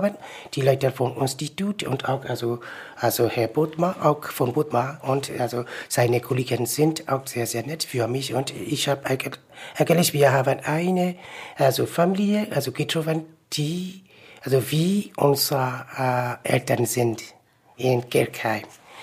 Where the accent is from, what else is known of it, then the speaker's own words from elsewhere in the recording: Myanmar; German is a second language; now in Germany; Also wir sind also aus Myanmar und wir haben andere, also verschiedene Kultur.